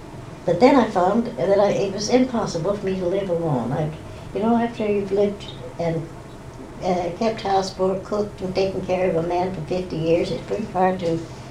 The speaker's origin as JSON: {"language": "English", "town": "Los Angeles", "region": "California", "country": "United States", "tie": "born there", "said": "Well, I was born in Los Angeles, but we moved up. We had an orange orchard that my father inherited from his parents."}